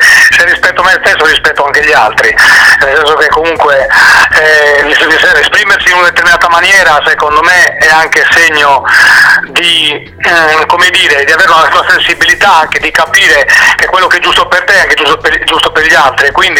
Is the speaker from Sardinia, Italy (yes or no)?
yes; Sardinia, Italy; essendo sardo, diciamo, l'attaccamento alla mia terra